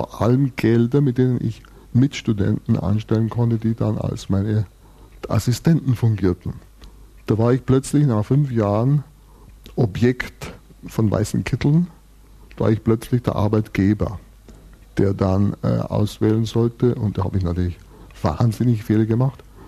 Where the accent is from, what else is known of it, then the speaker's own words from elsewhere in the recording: Bavaria, Germany; Ich komme ursprünglich aus Bayern, dem Alabama von Deutschland, das immer zu weit zurück lag.